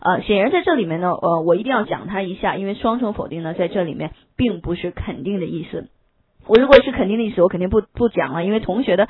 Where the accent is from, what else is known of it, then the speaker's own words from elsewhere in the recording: China; now in United States; 我从小就是到了，我从小在中国的时候学的数学，我都学的一塌糊涂，非常之差